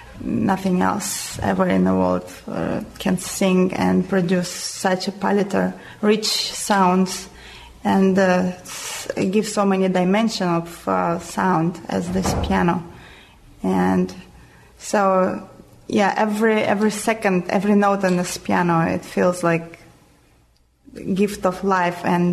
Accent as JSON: {"language": "English", "country": "Russia", "second_language": "English", "moved": "as an adult", "said": "Well, I came from Russia and came to this country in 1995 to study with Alexander Turadze."}